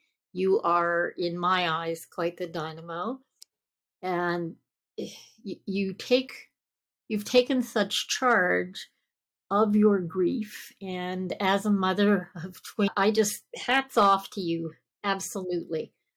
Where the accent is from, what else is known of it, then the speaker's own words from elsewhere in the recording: Scotland, United Kingdom; My parents came from Scotland. I came from Scotland.